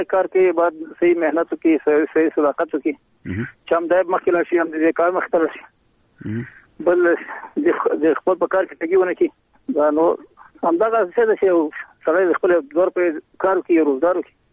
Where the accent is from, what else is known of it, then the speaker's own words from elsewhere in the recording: Andar, Ghazni, Afghanistan; زه د غزنی ولایت یم، د اندړو دی ولسوالۍ یم، یازي ګډول د کلی یم.